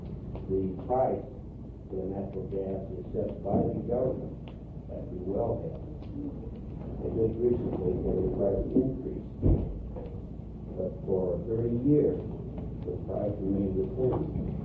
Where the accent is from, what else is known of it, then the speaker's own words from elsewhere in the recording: California, United States; I'm from Southern California, and last year in our town we had several days at the interruptible service